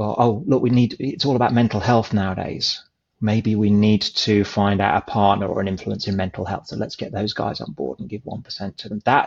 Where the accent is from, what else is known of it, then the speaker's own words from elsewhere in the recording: England, United Kingdom; accent: English; I'm obviously English from my accent. I'll say where I am now, and then I'll relate that back to where I come from.